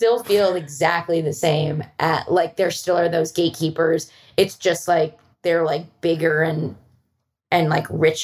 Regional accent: Philadelphia, Pennsylvania, United States; I'm from Philly. So I'm staying on the East Coast until after Thanksgiving.

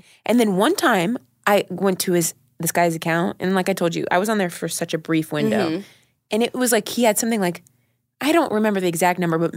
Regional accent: Ohio, United States; I knew that because I grew up in Ohio and everybody was always trying to avoid DUIs.

